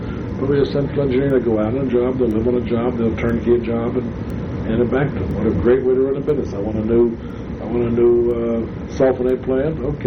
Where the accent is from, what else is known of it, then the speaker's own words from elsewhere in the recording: New York, United States; I'm a New Yorker. I live in New York.